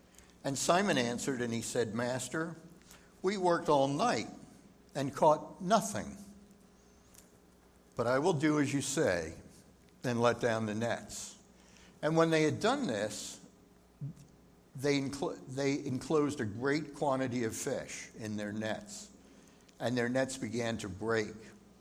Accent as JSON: {"language": "English", "region": "Pennsylvania", "country": "United States", "tie": "born or raised there", "said": "we wound up sitting behind people that were from the next town over where we grew up in Pennsylvania."}